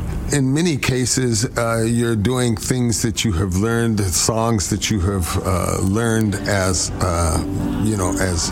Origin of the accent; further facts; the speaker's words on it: Cheyenne, Wyoming, United States; I grew up in Cheyenne, Wyoming.